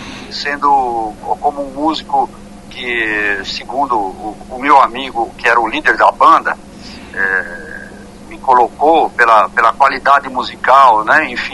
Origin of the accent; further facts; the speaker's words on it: São Paulo, Brazil; also born or lived in Sorocaba; eu sou natural de Sorocaba, né? Como você falou, nasci em Sorocaba, fui criado em São Paulo, moro em São Paulo, né?